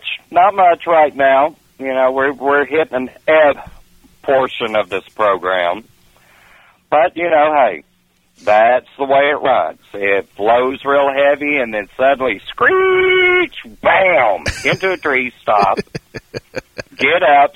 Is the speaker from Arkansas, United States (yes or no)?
yes; Texarkana, Arkansas, United States; 45 years old, be 46 in August, born and raised in Texarkana, Arkansas.